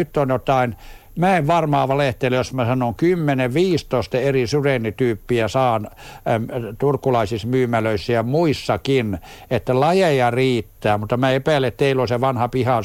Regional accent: Perniö, Southwest Finland, Finland; No lapsena Perniössä asuneena tiedän

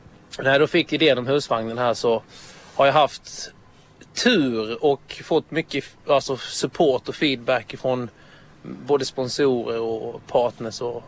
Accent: Sweden; jag är en låtskrivare från Sverige som är signad på ett förlag i Karlstad som heter Firefly Entertainment. Och idag är jag här i Vasa

